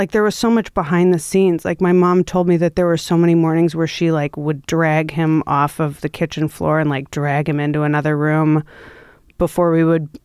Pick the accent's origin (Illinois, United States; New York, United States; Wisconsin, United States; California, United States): Wisconsin, United States; Milwaukee; I come from Milwaukee.